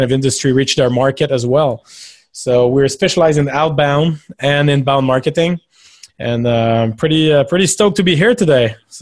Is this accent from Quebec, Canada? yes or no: yes; Quebec, Canada; I'm from Quebec, Canada.